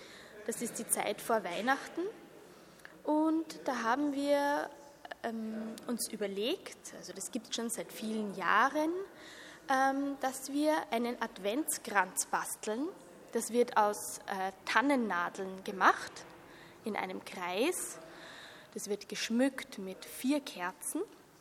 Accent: Austria; Ja, hallo … ich komme aus Österreich.

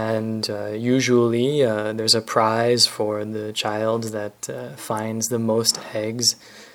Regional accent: North Carolina, United States; I'm from the United States, from North Carolina.

